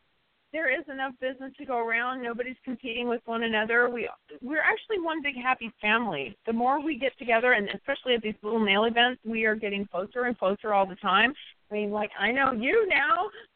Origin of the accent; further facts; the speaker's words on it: Texas, United States; And, of course, I am from Texas, and Bruce is from California